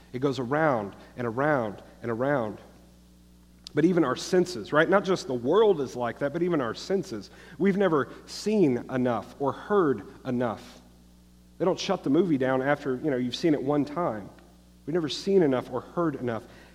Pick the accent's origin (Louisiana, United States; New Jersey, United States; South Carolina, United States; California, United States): Louisiana, United States; Baton Rouge; Many of you know I grew up in South Louisiana down in Baton Rouge.